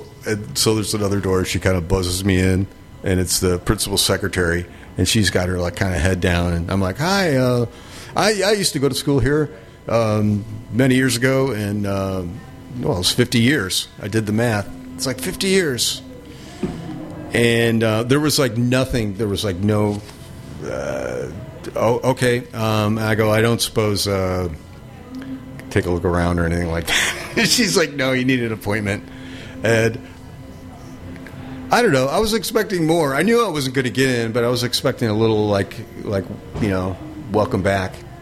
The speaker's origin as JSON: {"language": "English", "town": "Naperville", "region": "Illinois", "country": "United States", "tie": "born or raised there", "said": "So I went back to my hometown outside of Chicago, Naperville."}